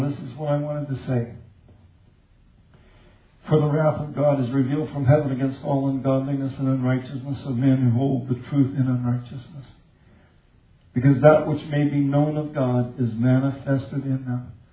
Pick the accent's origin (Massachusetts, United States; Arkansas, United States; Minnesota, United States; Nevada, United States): Arkansas, United States; Lead Hill; And so, I don't know, I'm from Lead Hill, sure, I'll go anywhere.